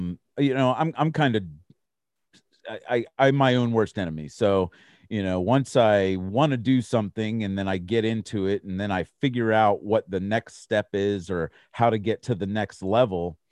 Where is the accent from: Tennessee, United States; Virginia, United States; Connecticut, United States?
Virginia, United States; now in Texas, United States; You know, because when I tell people I'm from Virginia, they call me a Yankee.